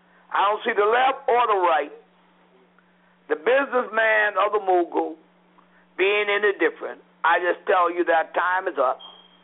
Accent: Virginia, United States; I have to tell you, I grew up in Virginia

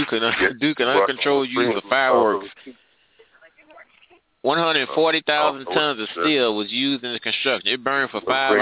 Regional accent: St. Louis, Missouri, United States; Tell them I'm from Ferguson area in St. Louis.

